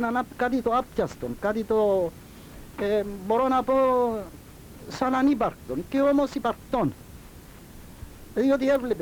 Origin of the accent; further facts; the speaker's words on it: Nicosia, Nicosia District, Cyprus; also born or lived in Empa; Τα παιδικά μου χρόνια τα έζησα στη Λευκωσία, μεγάλωσα στη Λευκωσία